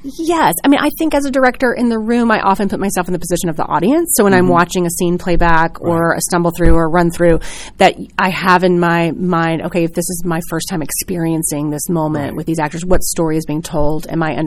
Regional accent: Jackson, Mississippi, United States; I grew up in Jackson, Mississippi, where there's not a lot of theater.

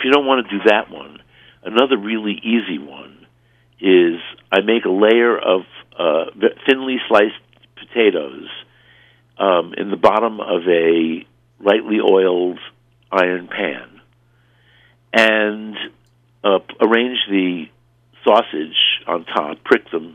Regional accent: Brooklyn, New York, United States; But I grew up in Brooklyn, so, you know, you could go to a pizzeria and get a sausage and pepper sandwich.

